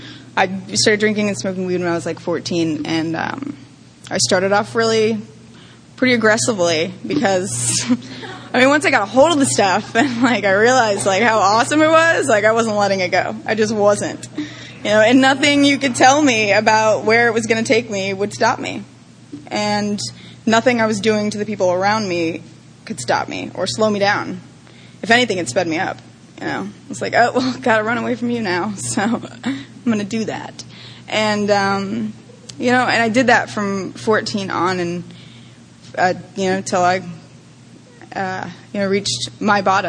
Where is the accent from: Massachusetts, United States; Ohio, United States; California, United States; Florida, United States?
Florida, United States; Tampa; So, you know, and I grew up in Tampa. I had a normal childhood.